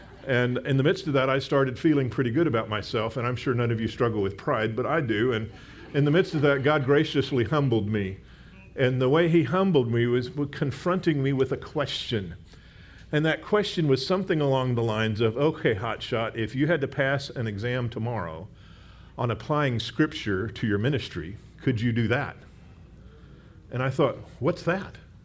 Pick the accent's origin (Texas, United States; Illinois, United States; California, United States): Texas, United States; now in Memphis, United States; I moved up from Texas 2 years ago. I'm still a Texan, always will be. But glad to be here in Memphis.